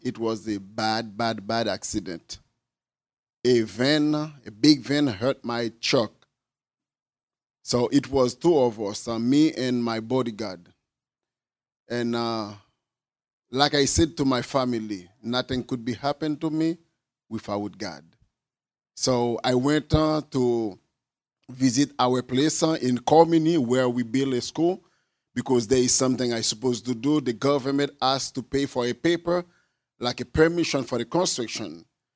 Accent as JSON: {"language": "English", "country": "Haiti", "said": "I'm from Haiti, like Pastor John told you. It's a pleasure for me to be here with you just to share some word and bring you greeting from my lovely people, from my Haitian people."}